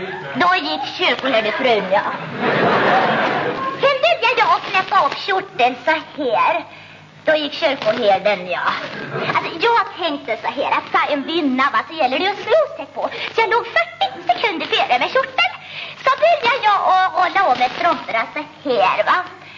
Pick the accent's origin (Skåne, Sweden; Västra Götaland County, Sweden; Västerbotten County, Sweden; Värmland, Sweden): Västra Götaland County, Sweden; born there; jag hade en väldigt svår dialekt att arbeta bort. Men det är nämligen så att jag är född i Västergötland